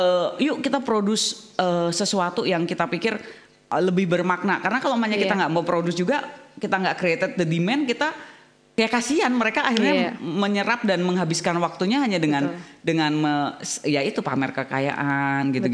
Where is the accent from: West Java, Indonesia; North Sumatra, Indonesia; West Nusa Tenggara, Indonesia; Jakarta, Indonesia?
Jakarta, Indonesia; Dia akhirnya ya kita orang Jakarta deh, suruh tinggal di Ubud belum tentu bisa.